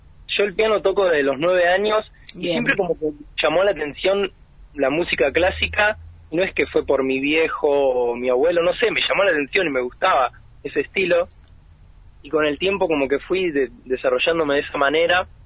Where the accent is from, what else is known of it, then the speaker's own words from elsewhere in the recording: Argentina; Y me crié toda la vida acá.